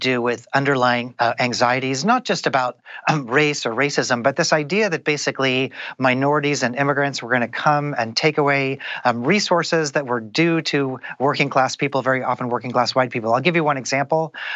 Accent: Kansas City, Missouri, United States; now in Tennessee, United States; I'm somebody who's from the Midwest. I grew up in Kansas City. I live in Tennessee.

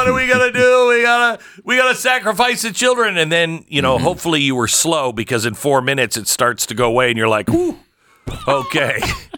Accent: Pacific Northwest, United States; Growing up in the Pacific Northwest, it was actually, I think it happened on a sunny day.

